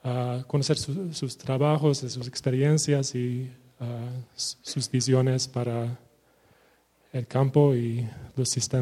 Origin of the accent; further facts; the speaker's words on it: California, United States; Spanish is a second language; soy originalmente de California, en los Estados Unidos.